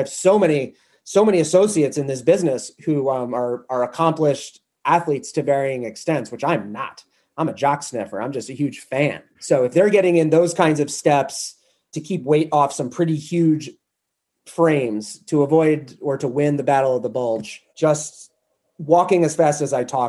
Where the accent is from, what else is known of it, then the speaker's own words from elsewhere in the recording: New Hampshire, United States; I love being a private sector volunteer in my home state of New Hampshire in that regard.